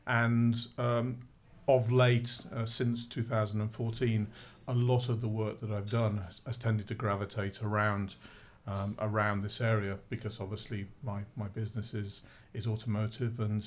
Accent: Stratford-upon-Avon, West Midlands, United Kingdom; Stratford-on-Avon is where I consider my hometown. My mother still lives there, lived in the same house for the last 60 years.

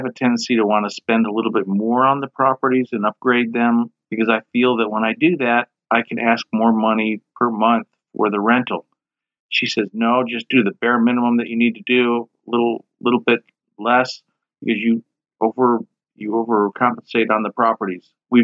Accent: Palm Springs, California, United States; I'm from Palm Springs, California.

